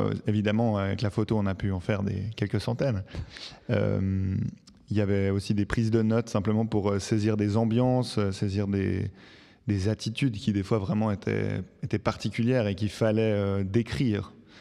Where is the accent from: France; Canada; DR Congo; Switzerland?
Switzerland; Certaines personnes ne voulaient pas nous parler jusqu'à qu'on dise qu'on est suisse